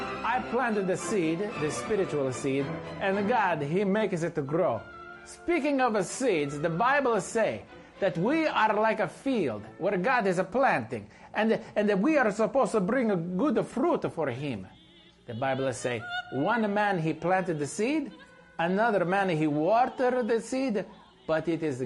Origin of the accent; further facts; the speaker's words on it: Italy; English is a second language; moved away; When I was growing up in Italy, I know what this means.